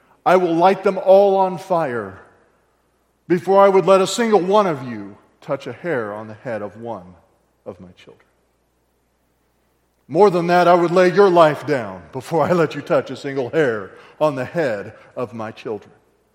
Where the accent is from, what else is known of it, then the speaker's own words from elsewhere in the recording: Texas, United States; My exposure to shepherds was growing up in South Central Texas.